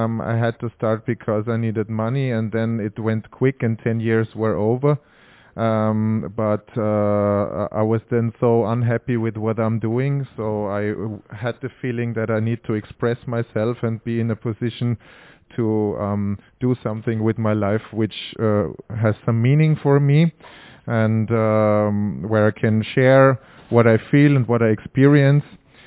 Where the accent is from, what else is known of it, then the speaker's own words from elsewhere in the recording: Vienna, Austria; I'm from Vienna, Austria